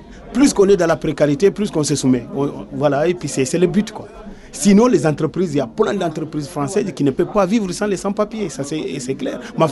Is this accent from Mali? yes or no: yes; Mali; Je viens du Mali là, tu vois.